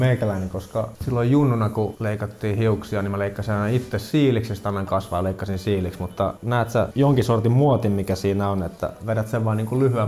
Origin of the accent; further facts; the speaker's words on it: Espoo, Uusimaa, Finland; Mä oon Espoosta kotoisin. Isä on lähtösi Oulusta ja äiti Joensuusta.